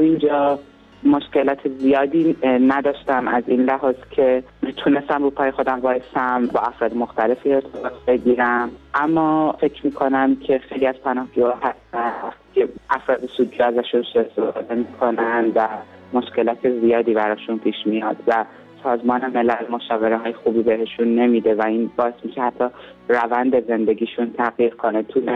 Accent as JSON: {"language": "Persian", "country": "Iran", "said": "به عنوان همجنسگرا از ایران میام بیرون."}